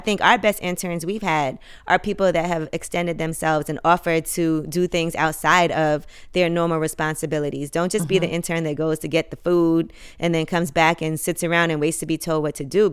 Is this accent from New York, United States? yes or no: yes; Brooklyn, New York, United States; Like, I mean, I grew up in Brooklyn, and so I ended up knowing a lot of people.